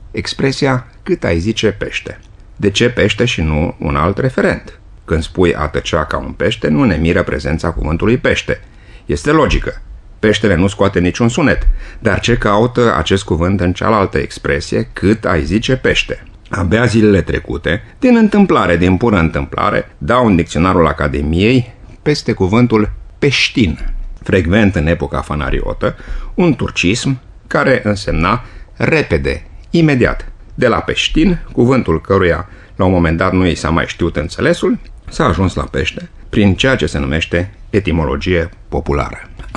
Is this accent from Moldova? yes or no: no; Banat, Romania; și vă invit să vorbim și să scriem îngrijit românește. Deși sunt bănățean, adică deși mis bănățan